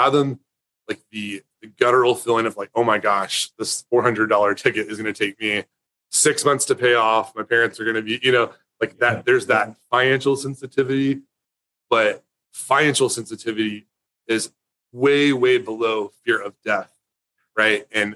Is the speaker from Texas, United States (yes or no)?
yes; Decatur, Texas, United States; we grew up in a poor area of Decatur, Texas, which is my hometown. It's in Wise County.